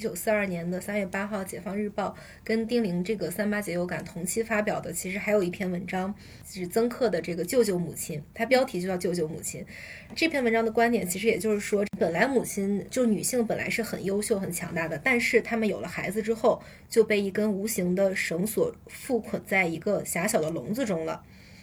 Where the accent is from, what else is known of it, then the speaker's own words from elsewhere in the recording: Shandong, China; 因为我是山东人嘛，就是我立刻就会被我爸妈催婚